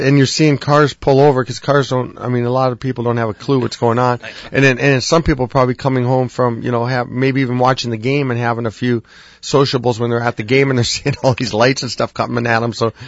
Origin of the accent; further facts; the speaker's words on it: Sault Ste. Marie, Michigan, United States; I came up in Sault Ste. Marie. I grew up in Sault Ste. Marie. It's different there